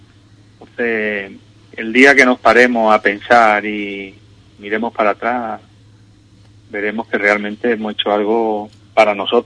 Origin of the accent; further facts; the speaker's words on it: Almería, Andalusia, Spain; Como tú sabes, yo soy de Almería, yo me he criado allí donde hemos pescado.